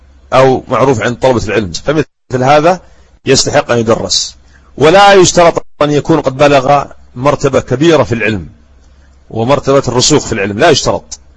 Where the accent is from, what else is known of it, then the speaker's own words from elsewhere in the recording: Yemen; حتى عندنا هنا في اليمن